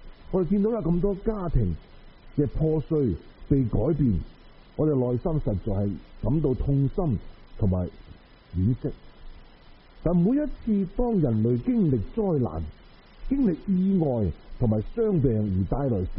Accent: Guangdong, China; 我哋广东人话人识唔识死啊？

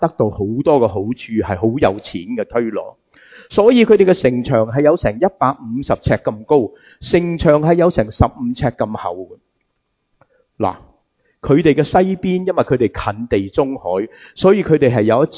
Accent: Hong Kong; 我们香港人，我们知道香港人最叻就移山填海

